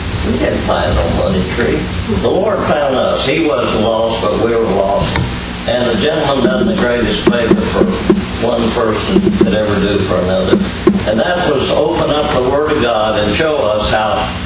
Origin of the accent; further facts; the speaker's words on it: Paris, Texas, United States; We're from Paris, Texas.